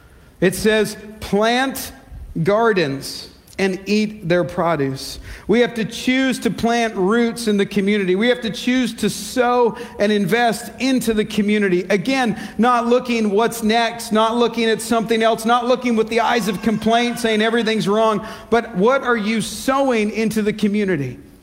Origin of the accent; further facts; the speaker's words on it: Canada; moved away; also born or lived in Australia; I didn't grow up on the beach. I grew up in Canada.